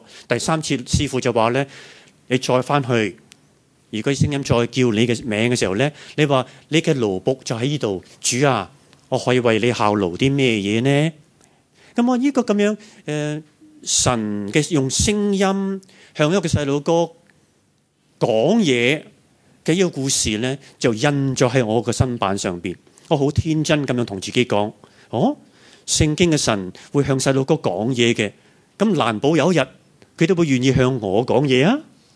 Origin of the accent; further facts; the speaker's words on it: Macau; 我係澳門仔嚟噶嘛